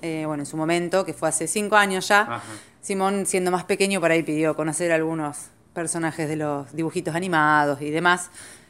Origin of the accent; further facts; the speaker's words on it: Argentina; si nos gusta el fútbol, somos argentinos